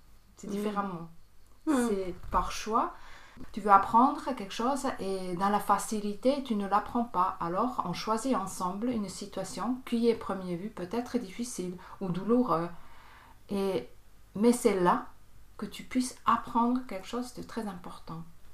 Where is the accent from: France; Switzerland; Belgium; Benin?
Switzerland; Bern; j'ai 58 ans. Je viens de Berne, c'est en Suisse. J'ai grandi... aussi à Berne.